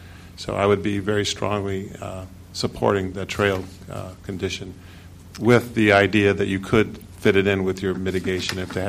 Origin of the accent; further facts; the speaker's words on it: Detroit, Michigan, United States; I grew up in the Detroit area